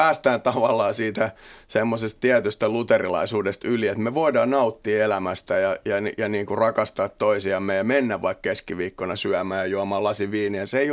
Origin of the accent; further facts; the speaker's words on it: Helsinki, Uusimaa, Finland; mä oon helsinkiläinen ja mulla on ravintola Helsingissä